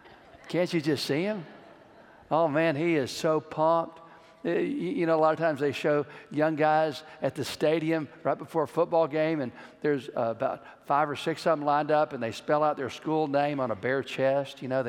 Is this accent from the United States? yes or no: yes; Texas, United States; I'm from Texas. I like to smoke my beef.